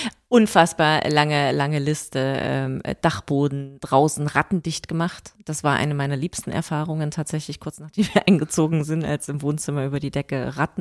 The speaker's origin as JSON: {"language": "German", "country": "Germany", "said": "Wir sind aus dem Neubau in Berlin gekommen und ich mag eben weiße Wände und ich bin jetzt nicht so der Fan von den dunkellila Wänden im Gästehaus gewesen. Ich glaube, wir sind einfach deutsch, ne?"}